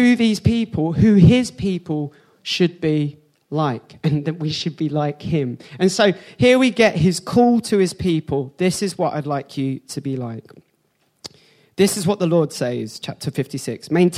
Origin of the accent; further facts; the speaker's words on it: England, United Kingdom; I was going to offer him a cup of tea, being English and all that.